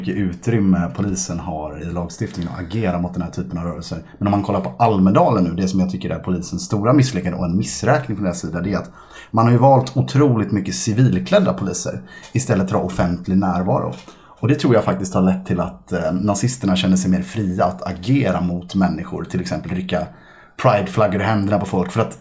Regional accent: Gothenburg, Västra Götaland County, Sweden; Alltså den här, jag är från Göteborg.

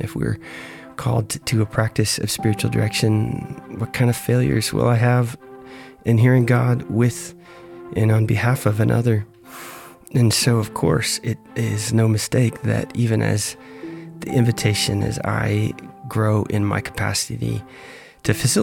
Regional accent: Illinois, United States; both again at the farm where I grew up in Illinois

